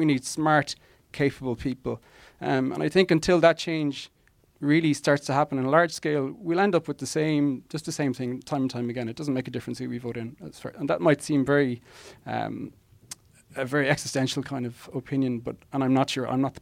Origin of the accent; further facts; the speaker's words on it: Limerick, Munster, Ireland; now in Dublin, Ireland; I voted in Dublin for the first time. I'm from Limerick originally. I voted in Dublin for the first time after being here on and off for about 10 or 12 years